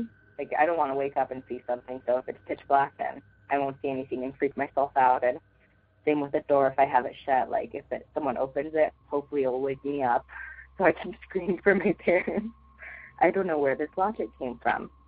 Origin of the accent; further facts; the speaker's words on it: Denver, Colorado, United States; I'm from Denver, Colorado, and I have a story.